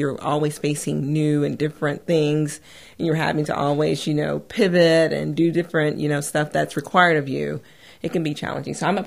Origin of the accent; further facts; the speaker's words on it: California, United States; also born or lived in Washington, D.C. / Idaho; No. I mean, I grew up in California. Then I spent some time in D.C., and then I believe also in Idaho is some of the places that we went to.